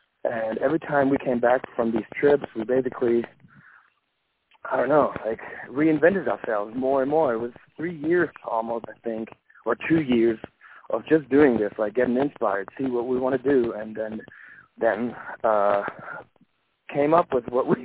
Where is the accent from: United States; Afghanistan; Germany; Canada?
Germany; we're like from Germany, you know, like we're young dudes from Germany.